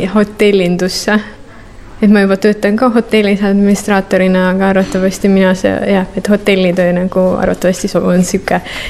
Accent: Tallinn, Harju County, Estonia; now in Kuressaare, Estonia; Mina tulin Tallinnast.

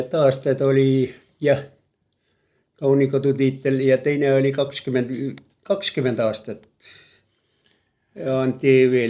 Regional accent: Tehumardi, Saare County, Estonia; See olen Tehumardist. Kodukoht on Tehumardi.

